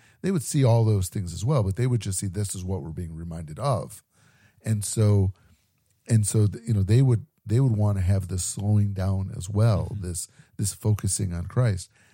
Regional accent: United States; one thing that Americans, and I'm very American, and I'm definitely guilty of this, is that we rush through stuff like meals.

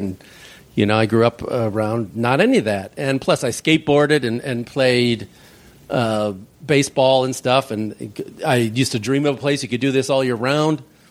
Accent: Chicago, Illinois, United States; My family, I grew up in Chicago, and we used to drive to Florida, not every year, but almost, you know, maybe once every a couple of years.

